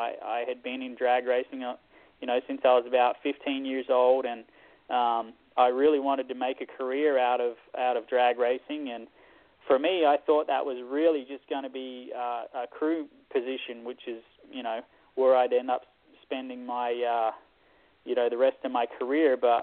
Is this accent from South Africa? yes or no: no; Australia; now in United States; there was a lot of local guys where I grew up in Australia that raced and raced well